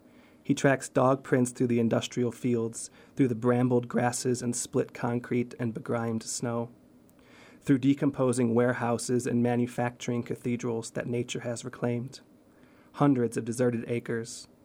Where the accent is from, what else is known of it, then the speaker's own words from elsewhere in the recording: Michigan, United States; Actually, I'm from Michigan, so I'm not from Detroit, but from nearby.